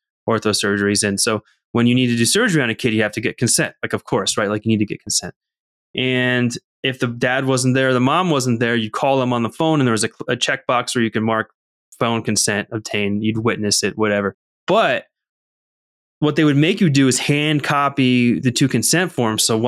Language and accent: English; Connecticut, United States; So I interview out in Connecticut at a place, and because I'm from Connecticut.